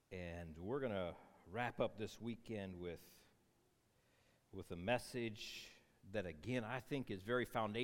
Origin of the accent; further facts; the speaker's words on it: Iowa, United States; I'm from Iowa, so my family are Hawkeye fans, right?